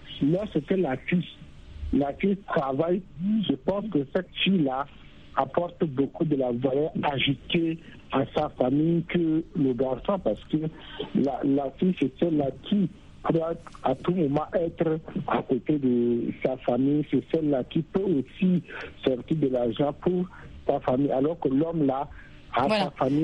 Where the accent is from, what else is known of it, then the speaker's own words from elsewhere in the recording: Chad; Par exemple, chez moi au Tchad, la majorité des hommes n'ont pas cette culture